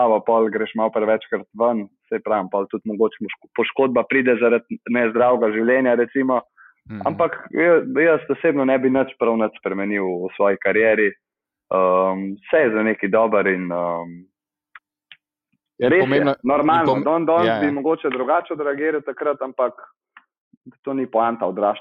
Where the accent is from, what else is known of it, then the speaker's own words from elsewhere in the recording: Ljubljana, Central Slovenia, Slovenia; jaz sem iz Ljubljane in Jaz sem pač Žabar